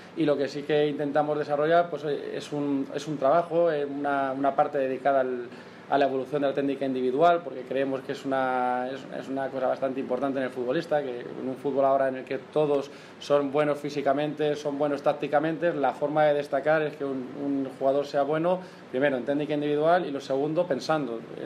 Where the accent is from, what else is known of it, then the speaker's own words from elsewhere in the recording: Leganés, Community of Madrid, Spain; now in Fuenlabrada, Spain; yo desde pequeñito, desde que nací, mis padres viven en San Nicasio y yo he vivido ahí. Ahora vivo en un barrio de Fuenlabrada, pero yo soy de Leganés, como siempre digo.